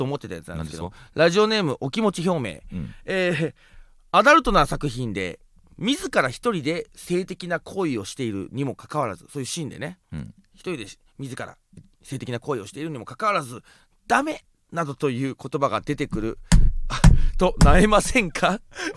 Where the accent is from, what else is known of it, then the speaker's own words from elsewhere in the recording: Oshamambe, Hokkaido, Japan; 俺の地元おしゃまんべ町にもなぜか